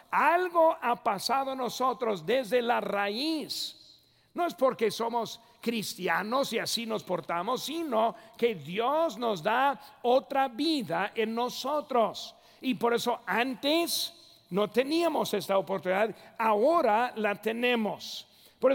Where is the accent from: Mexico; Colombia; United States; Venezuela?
United States; Spanish is a second language; Yo soy un norteamericano.